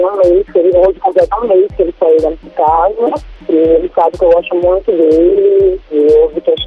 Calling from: Aracaju, Sergipe, Brazil; Eu sou de Aracaju.

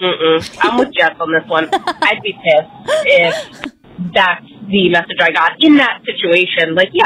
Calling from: Baltimore, Maryland, United States; I'm calling from Baltimore.

